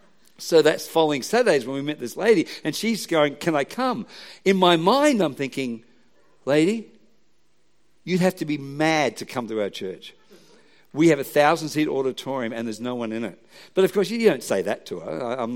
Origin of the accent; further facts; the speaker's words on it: Australia; So Bernie's like, well, we're from Australia.